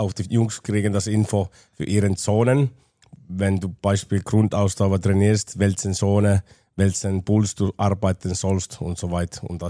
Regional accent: Finland; German is a second language; weil ich bin Finne und ich habe das skandinavische Sommertraining in meinem Kopf

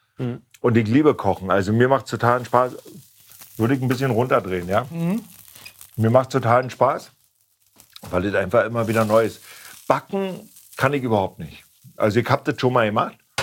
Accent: East Germany, Germany; Ich komme ja aus dem Osten.

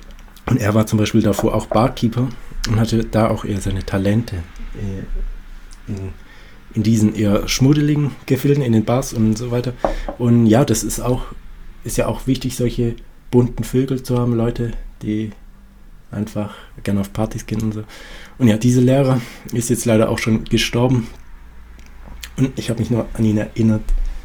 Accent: Thuringia, Germany; Aber dann ist man da so, also jetzt als Thüringer und steht vor einer Klasse von Argentiniern

